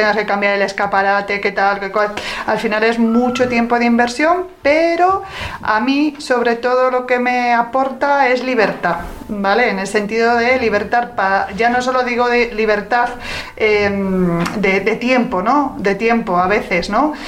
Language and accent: Spanish; Ourense, Galicia, Spain; now in Madrid, Spain; como vengo de Orense, que yo soy orensana